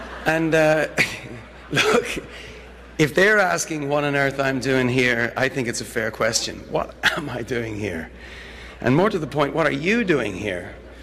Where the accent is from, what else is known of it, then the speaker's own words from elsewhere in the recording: Dublin, Leinster, Ireland; And I grew up in Dublin in the 70s.